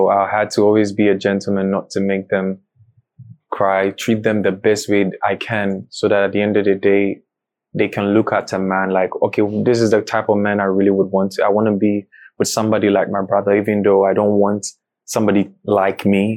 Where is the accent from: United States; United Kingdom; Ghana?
Ghana; Kumasi, Ashanti; born there; also born or lived in Accra; my mom is a northerner. My dad is from Sunyani, but I was born in Kumasi and I've lived in Accra.